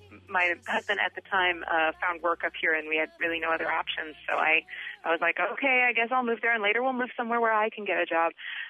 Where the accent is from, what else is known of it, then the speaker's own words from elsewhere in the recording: Washington, United States; I grew up in Washington, and my family was musical and artistic.